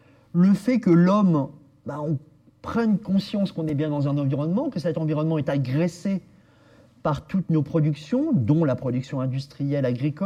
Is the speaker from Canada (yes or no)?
no; Blois, Centre-Val de Loire, France; born there; now in Tours, France; Je suis moi ligérien depuis que je suis né, puisque je suis né à Blois et je vis à Tours. Et donc maintenant, justement, je me renomme ligérien, c'est-à-dire habitant de Loire. Je ne suis pas simplement blaisois ni tourangeau, je suis ligérien.